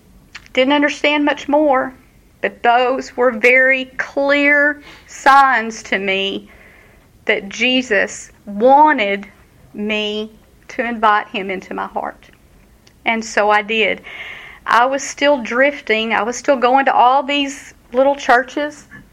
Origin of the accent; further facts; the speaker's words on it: Texas, United States; Again, I grew up in Texas.